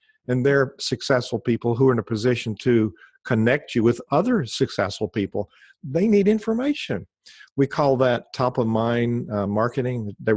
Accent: Scotland, United Kingdom; One, being a Scottish Presbyterian, I heard the word free.

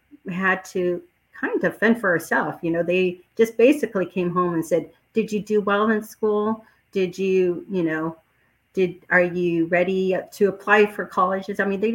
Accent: San Diego, California, United States; And so I grew up in South San Diego, which is a city called South Bay. It's like 5 miles away from the Mexico border.

